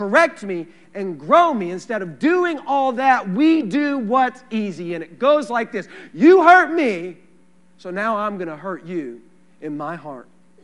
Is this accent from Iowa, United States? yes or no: no; Texas, United States; as a Texan, I've always thought it was a bowl of chili with no beans, amen?